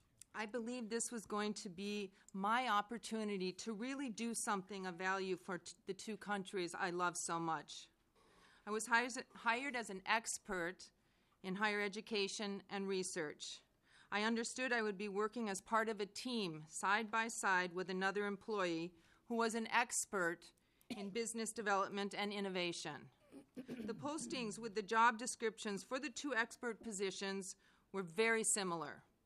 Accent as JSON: {"language": "English", "town": "Hopkins", "region": "Minnesota", "country": "United States", "tie": "born or raised there", "also_born_or_lived": "Norway", "moved": "as an adult", "said": "I grew up in Hopkins, Minnetonka, Minnesota."}